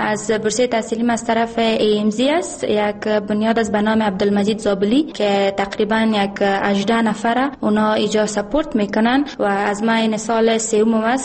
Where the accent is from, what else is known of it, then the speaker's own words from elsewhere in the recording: Badakhshan, Afghanistan; ما از بدخشان آمدیم.